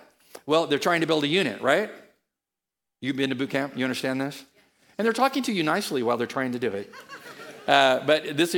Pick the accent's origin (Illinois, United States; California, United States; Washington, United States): California, United States; San Diego; And I, since I'm from the San Diego area